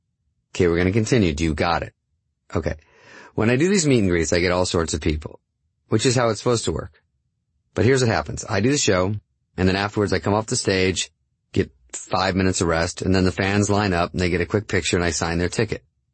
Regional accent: Arizona, United States; I'm from Arizona, so I had to keep the feathered hair blonde, the body crispy.

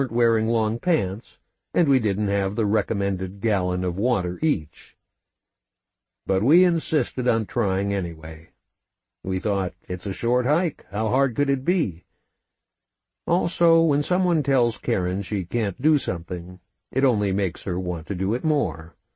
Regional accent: Midwest, United States; We knew from growing up in the Midwest that afternoon thunderstorms can develop quickly

